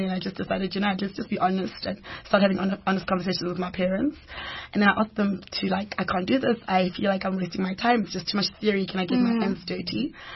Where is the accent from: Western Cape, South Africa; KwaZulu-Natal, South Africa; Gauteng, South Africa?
Gauteng, South Africa; Kempton Park; born and bred in Jersey, Kempton Park, born and bred. I come from a Zulu Swati mother and a Sotho father. So I'm a Zutu. But my mother's Zulu Swati, but my dad is Sotho.